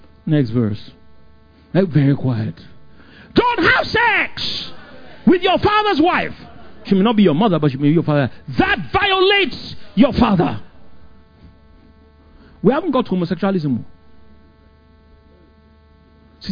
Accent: Nigeria; born there; she was born in London, I was born in Nigeria

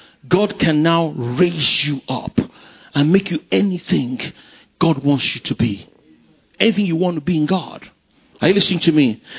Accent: Ikoyi, Lagos, Nigeria; As a young man growing up, I can look back. I grew up in Ikoyi. I was surrounded by multimillionaires.

